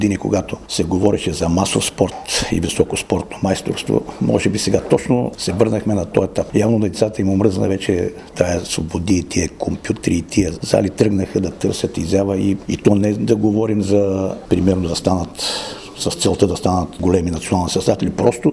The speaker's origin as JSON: {"language": "Bulgarian", "town": "Kazanlak", "region": "Stara Zagora Province", "country": "Bulgaria", "said": "понеже идвам от Казанлък"}